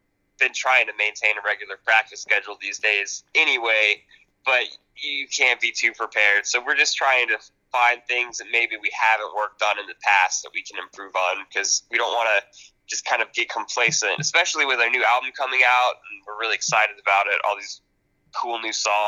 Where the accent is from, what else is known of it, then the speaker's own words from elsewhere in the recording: Georgia, United States; The tour is starting in Texas, and we're from Georgia, so we needed to find a way to get there without just, you know, driving straight.